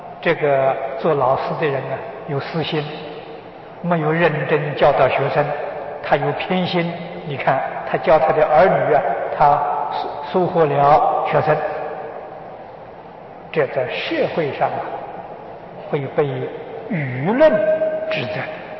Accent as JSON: {"language": "Chinese", "country": "China", "said": "我们中国人常讲的合情合理啊"}